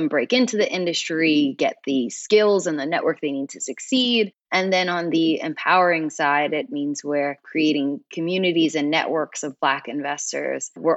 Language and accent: English; East Coast, United States; So I grew up on the East Coast and went to Harvard undergrad